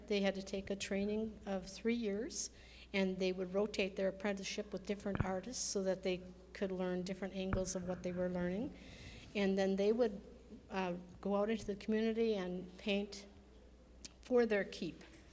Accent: Wisconsin, United States; I'm originally from Wisconsin. I don't know if you can tell by my accent or not, I hope not. But my grandparents came from Norway and Denmark.

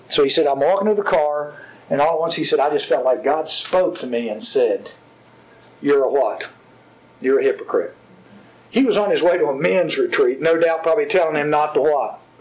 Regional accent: Giles, United States; When I grew up in Giles, I'm telling all about Giles since Gene reminds me, but I remember growing up one time a boy tried to kill himself.

